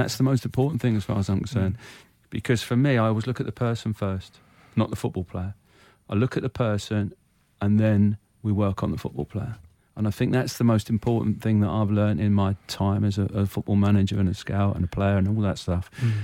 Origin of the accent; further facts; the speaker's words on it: Munster, Ireland; Yeah, I mean, I'm Irish, so it's really strange. So I used to go back home to Ireland every summer. Mm. We had a farm in Ireland in County Clare. 100% my blood is Irish.